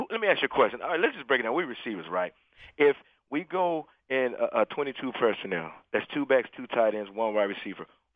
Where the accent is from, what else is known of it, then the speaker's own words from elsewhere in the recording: Denver, Colorado, United States; Listen, I'm from Denver, Colorado. I grew up there for 18 years.